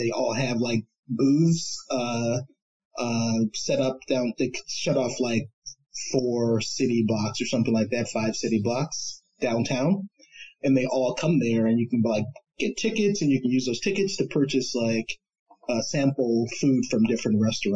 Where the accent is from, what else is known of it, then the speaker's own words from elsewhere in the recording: Chicago, Illinois, United States; I grew up, born and raised in Chicago, south side of Chicago, like in the city.